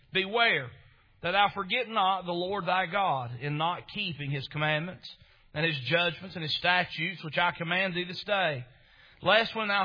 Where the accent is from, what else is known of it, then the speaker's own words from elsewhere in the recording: Chilhowie, Virginia, United States; And I'm a redneck from Chilhowee, Virginia. I'd not ever dreamed I'd ever go to New York City.